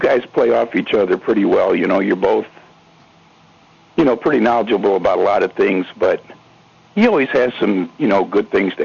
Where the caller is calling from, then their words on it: Illinois, United States; I'm from Illinois.